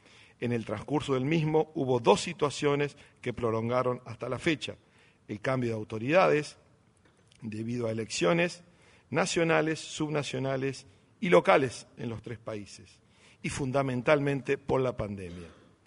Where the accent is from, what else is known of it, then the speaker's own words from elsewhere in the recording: Concepción del Uruguay, Entre Ríos, Argentina; Vengo de la ciudad de Concepción del Uruguay, una ciudad que une a la historia de las dos márgenes del río Uruguay.